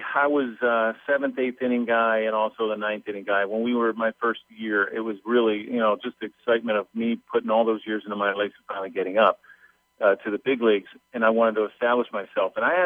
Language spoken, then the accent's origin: English; Baltimore, Maryland, United States; I grew up in Baltimore, so I grew up on the East Coast.